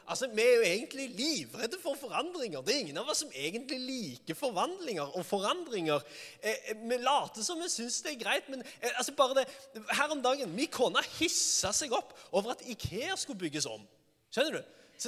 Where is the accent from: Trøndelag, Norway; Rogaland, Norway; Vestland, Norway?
Rogaland, Norway; Sandnes; Jeg vokste opp ganske greit i Sandnes City.